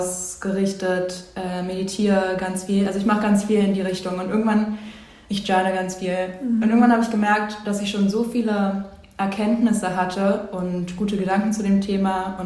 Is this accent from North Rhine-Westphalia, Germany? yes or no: no; Berlin, Germany; ich komme hier aus Berlin.